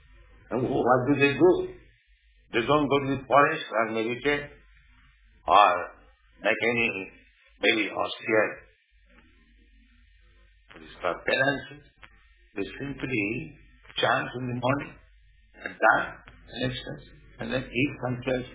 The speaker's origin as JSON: {"language": "English", "country": "India", "said": "I am poor Indian, I have no money."}